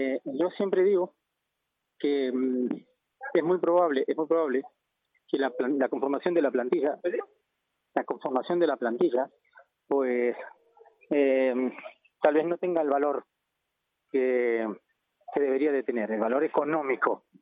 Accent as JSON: {"language": "Spanish", "country": "Argentina", "accent": "Argentine", "said": "habrás notado que por mi acento soy argentino y los argentinos somos muy pasionales."}